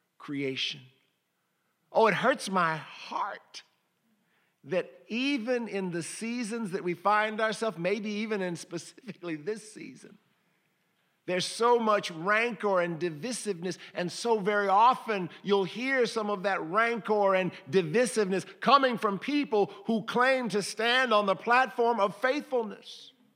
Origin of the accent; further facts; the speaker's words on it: Cleveland, Ohio, United States; now in Brooklyn, United States; Here I am, growing up in Cleveland, Ohio.